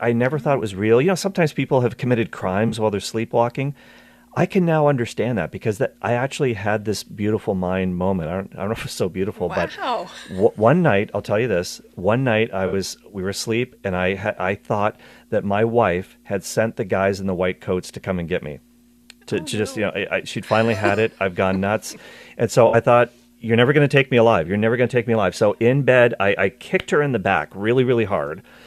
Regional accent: Ireland; And I'm Irish, by the way, so I can laugh at that.

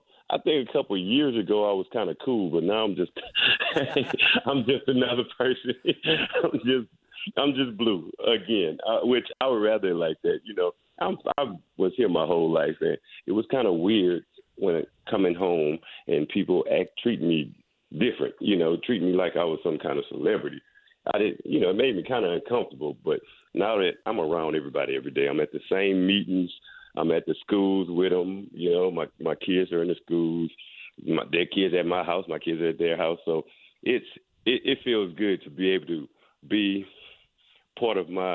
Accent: Brulee, Louisiana, United States; moved back to my hometown of Brulee about a year ago. So I'm just I'm back home now.

